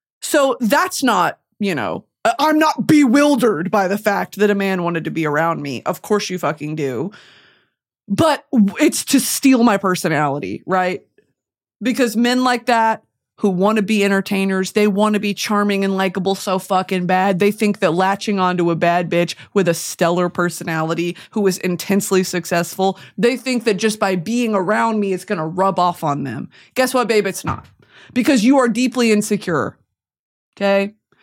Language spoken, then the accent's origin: English; Texas, United States; because y'all forget I'm from Texas.